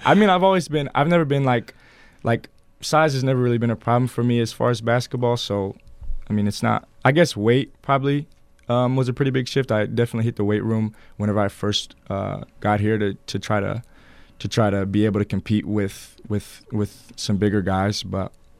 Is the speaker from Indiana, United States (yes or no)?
yes; Indiana, United States; I mean, growing up in Southern Indiana, like I didn't really have a regular job.